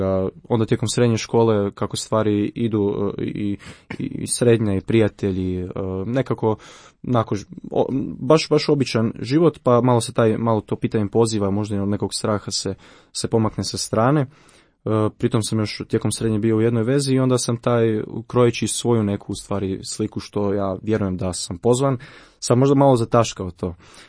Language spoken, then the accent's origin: Croatian; Ogulin, Karlovac County, Croatia; dolazim iz Ogulina. Tamo sam završio osnovnu i srednju školu, tamo sam i rođen.